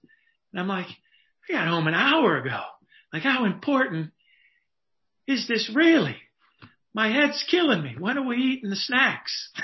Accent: Chicago, Illinois, United States; I mean, I grew up in Chicago. My parents were teenagers.

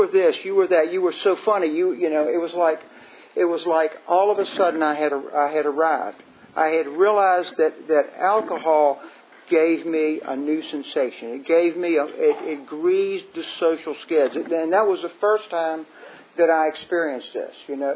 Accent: Hopewell, Virginia, United States; And I grew up down south of Richmond. I grew up down in Hopewell, kind of a regular old mill town, blue collar family.

